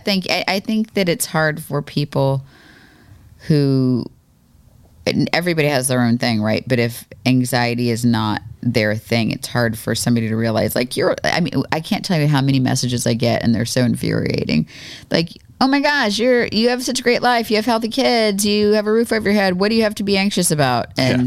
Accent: Florida, United States; I grew up in Florida.

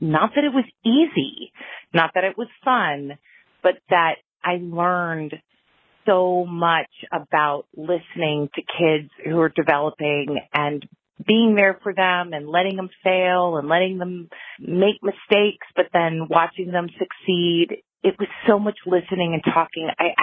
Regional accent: North Stonington, Connecticut, United States; I am from North Stonington, Connecticut, and I want to answer your question on why teens are awesome.

